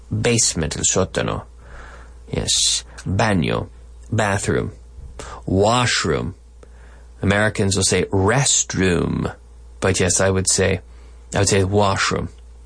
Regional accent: Liverpool, Nova Scotia, Canada; There are, in my hometown in Canada, Liverpool, Nova Scotia, it is not a very ethnically diverse town.

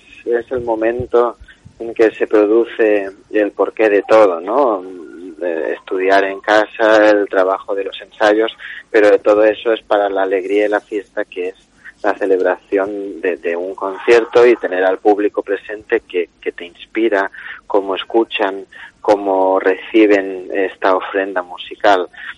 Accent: Balearic Islands, Spain; moved away as an adult; now in Barcelona, Spain; desde que salí de Menorca a los 18 años, pues ya en Barcelona me fui relacionando con muchos músicos

